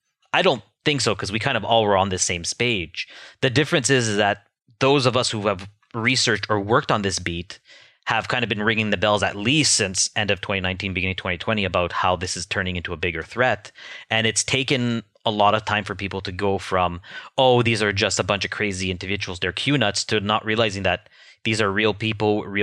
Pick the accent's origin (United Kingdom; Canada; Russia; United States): Canada; And as a Canadian, for me, it's, I know there's going to be spillover. We're going to see the impact of this in the weeks and the months to come at home.